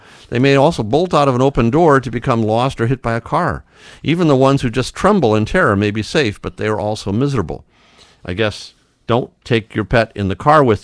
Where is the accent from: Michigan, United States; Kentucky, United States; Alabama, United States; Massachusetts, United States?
Michigan, United States; Detroit; That's what I did for thunderstorms when I was 3 and 4 years old growing up in Detroit.